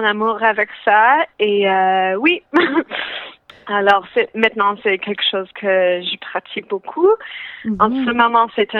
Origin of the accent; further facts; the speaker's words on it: Langley, British Columbia, Canada; Non, je viens de la Colombie-Britannique, mm-hmm. mais j'ai grandi à une ville qui s'appelle Langley.